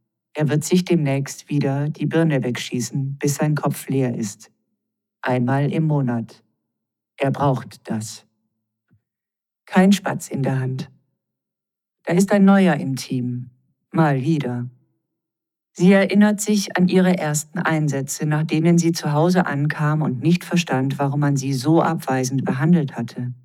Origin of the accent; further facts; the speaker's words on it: Tübingen, Baden-Württemberg, Germany; bei uns, da wo ich herkomme, da gab es das Landestheater Tübingen